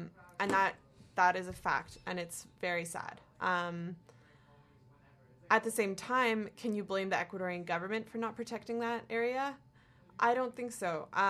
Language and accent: English; Canada; So I guess, like, from my role as a Canadian, though